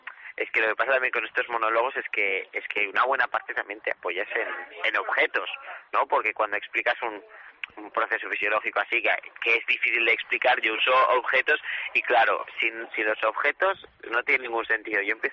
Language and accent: Spanish; Santander, Cantabria, Spain; No, yo soy de Santander.